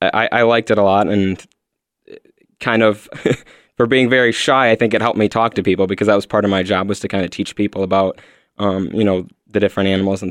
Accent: West St. Paul, Minnesota, United States; I'm from West St. Paul originally and grew up Catholic. So I was Catholic for 21 years and was baptized and did First Communion, Reconciliation, Confirmation, and I've kind of made the full switch because I'm an atheist now at this point.

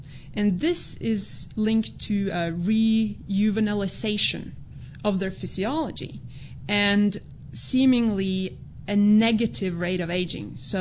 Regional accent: Norway; English is a second language; I'm Norwegian. Yeah, I grew up in Norway.

